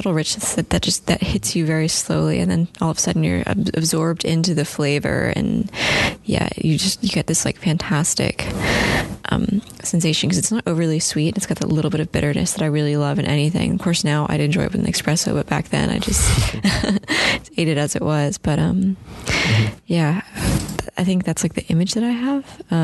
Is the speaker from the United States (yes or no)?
yes; Houston, Texas, United States; born there; also born or lived in Northeast US; I mean, I was born in Houston, moved around a lot throughout Texas and the Northeast.